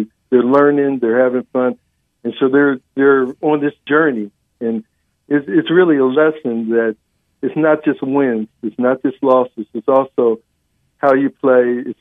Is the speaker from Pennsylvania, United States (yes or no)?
yes; Philadelphia, Pennsylvania, United States; And, you know, I'm a Philly guy. I'm originally from Philadelphia.